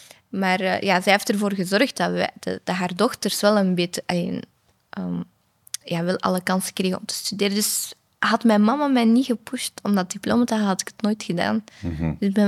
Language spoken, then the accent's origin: Dutch; Flanders, Belgium; born there; Ik ben hier geboren, ik ben een Vlaming, ik ben Belg, dus...